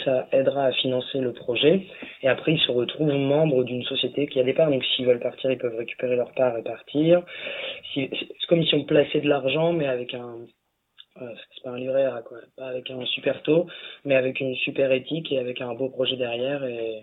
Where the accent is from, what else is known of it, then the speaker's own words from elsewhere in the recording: Blois, Centre-Val de Loire, France; Je suis né à Blois et j'ai grandi là-bas. Quand j'étais, je n'ai que 35 ans